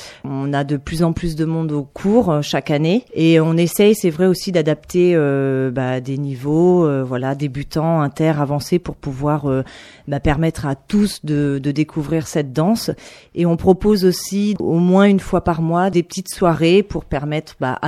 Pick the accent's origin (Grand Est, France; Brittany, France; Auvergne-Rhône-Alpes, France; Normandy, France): Normandy, France; Caen; Je suis également originaire de Caen